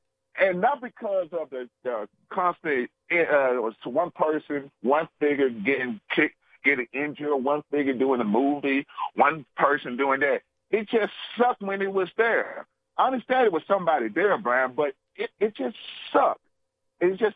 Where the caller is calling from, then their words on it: Memphis, Tennessee, United States; from Memphis, Tennessee, man.